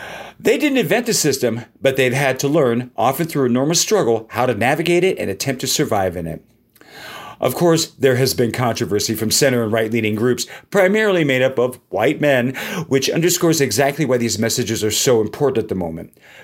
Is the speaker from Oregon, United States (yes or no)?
no; California, United States; We are both originally from California